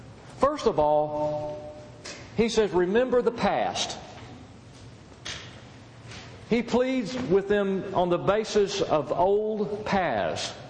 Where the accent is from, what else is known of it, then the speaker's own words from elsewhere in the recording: Dallas, Texas, United States; I grew up in the Dallas area.